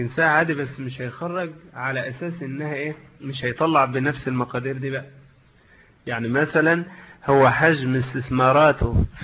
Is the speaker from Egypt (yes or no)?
yes; Egypt; طيب دلوقتي ده موضوع السوم ده مش موجود عندنا في مصر مثلا